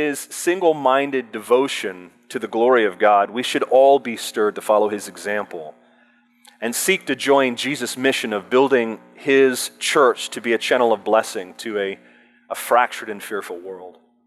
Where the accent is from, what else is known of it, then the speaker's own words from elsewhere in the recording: Port Orchard, Washington, United States; I grew up in Port Orchard, Washington. Any of you ever heard of Port Orchard, Washington? Right. About 4,000 people.